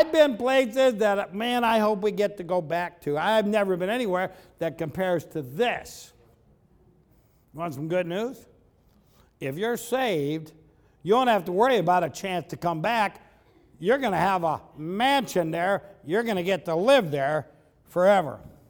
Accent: Ohio, United States; I mean, we're from Ohio. What are we doing in Hawaii anyway?

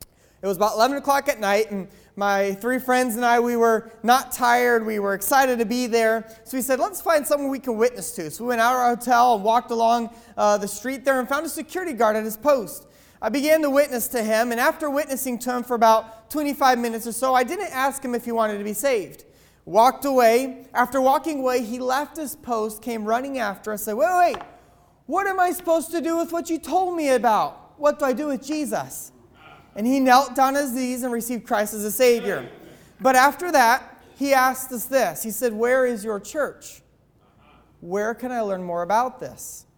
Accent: Mexico; also born or lived in Argentina; I was born in Argentina, have dual citizenship. Was raised in Mexico as a missionary's kid. Crecí hablando inglés y español la misma vez. A veces no sé la diferencia entre los idiomas. I grew up speaking English and Spanish at the same time.

